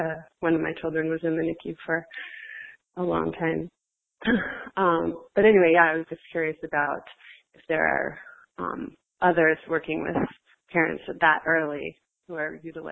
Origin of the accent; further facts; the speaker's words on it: New York, United States; Hi. I'm from New York. Hello.